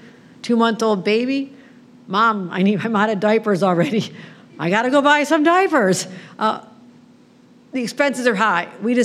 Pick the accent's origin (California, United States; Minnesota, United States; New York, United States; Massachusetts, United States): New York, United States; little girl growing up near Lake Erie, near the Bethlehem Steel Plant. My parents lived in a trailer park.